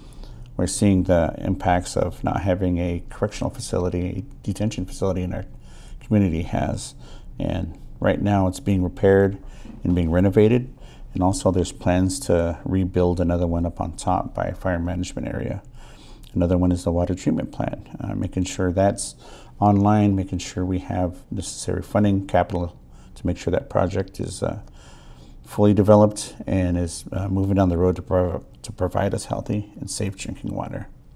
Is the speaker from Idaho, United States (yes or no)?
no; Madras, Oregon, United States; I was born in Madras, Oregon in 1972, raised